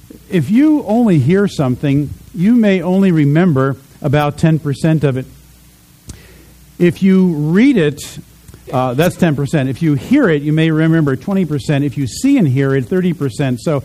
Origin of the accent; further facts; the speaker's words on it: East Coast, United States; I grew up on the East Coast, and not only do you get the Christian holidays off, you get the Jewish holidays off, and you go to school until the end of June as a result of that.